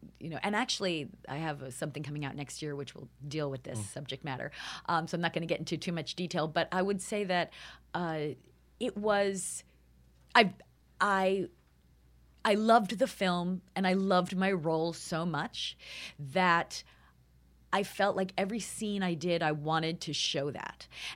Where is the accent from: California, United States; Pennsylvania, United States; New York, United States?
New York, United States; I'm from New York, and there's a certain sort of cutting to the chase